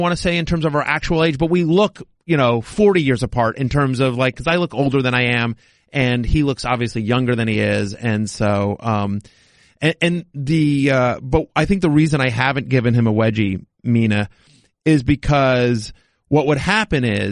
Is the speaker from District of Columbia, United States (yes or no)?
no; College Station, Texas, United States; I grew up in College Station, Texas. So my dad teaches at Texas A&M University. So my two schools are Syracuse, where I went to college, and Texas A&M, where I grew up.